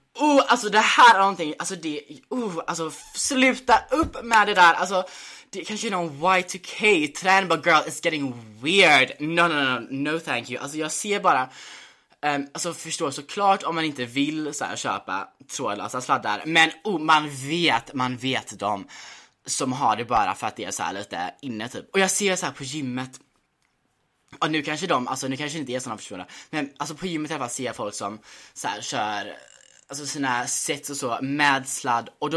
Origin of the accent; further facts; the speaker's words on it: Gothenburg, Västra Götaland County, Sweden; Jag gick gymnasiet i Göteborg, så jag växte upp typ i Göteborg. Eller ja, jag vet inte, halvt.